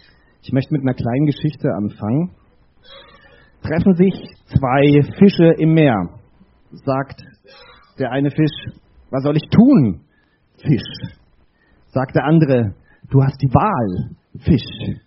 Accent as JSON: {"language": "German", "region": "Bavaria", "country": "Germany", "said": "Ich komme aus Bayern"}